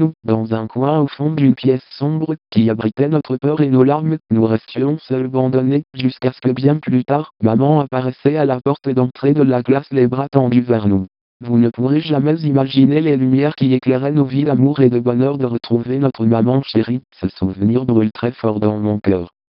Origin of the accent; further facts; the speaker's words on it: Oran, Oran Province, Algeria; je suis né à Oran en juillet 1947, mes premiers souvenirs remontent à la misère noire d'après-guerre. Nous vivions à Oran en Algérie française